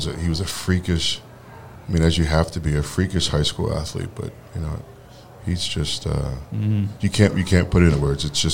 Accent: Pennsylvania, United States; So growing up outside the Philadelphia area.

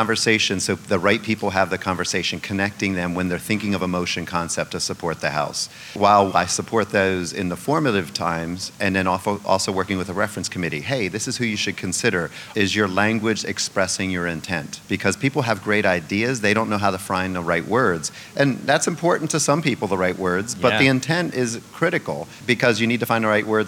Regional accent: Pennsylvania, United States; also born or lived in New York / West Coast; I was born in New York, but my life took me to Pennsylvania from my childhood, and then I got to practice 10 years on the West Coast.

